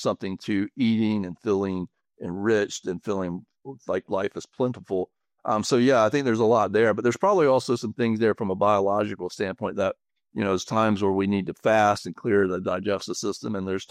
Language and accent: English; the South, United States; I'm in Colorado right now, but I'm from the South.